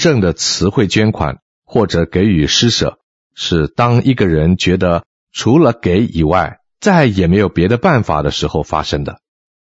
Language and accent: Chinese; China; 可见保罗所引用的这句谚语就好像我们中国人说的种瓜得瓜，种豆得豆一样